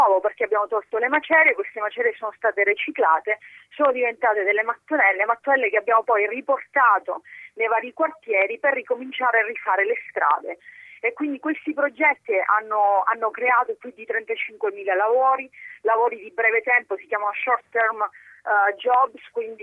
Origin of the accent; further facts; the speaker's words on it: Calabria, Italy; Ma lo dico anche per il meridione, per la mia terra, per la Calabria.